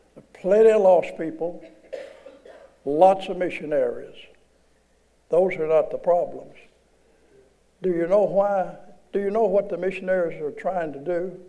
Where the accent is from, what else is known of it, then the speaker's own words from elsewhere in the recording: Arkansas, United States; born there; I was born in Arkansas. Give me a break.